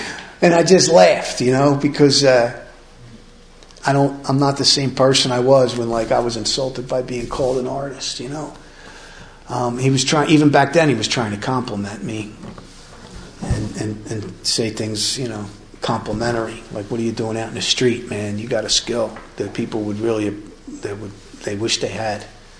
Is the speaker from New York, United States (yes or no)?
no; Philadelphia, Pennsylvania, United States; The way I used to think about myself growing up in Philadelphia, everybody was a tough guy